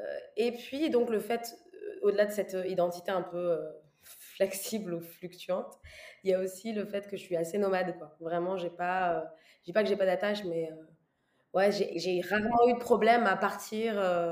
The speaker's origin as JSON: {"language": "French", "country": "Niger", "tie": "born or raised there", "also_born_or_lived": "Algeria / Guinea", "said": "J'ai grandi, je suis née au Niger, mon père est algérien mais qui a vécu au Niger, ma mère est du Niger. Je suis née au Niger, après j'étais un peu en Algérie, ensuite on allait en Guinée"}